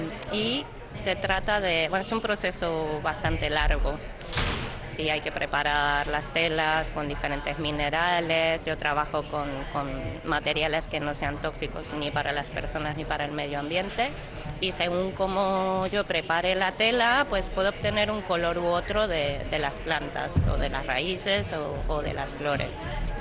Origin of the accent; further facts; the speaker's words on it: Argentina; now in Basque Country, Spain; No, soy argentina.